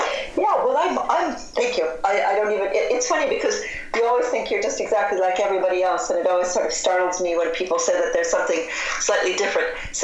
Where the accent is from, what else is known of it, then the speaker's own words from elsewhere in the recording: Cedar Rapids, Iowa, United States; I'm from Cedar Rapids, Iowa, and I grew up in, you know, in a town that was surrounded by cornfields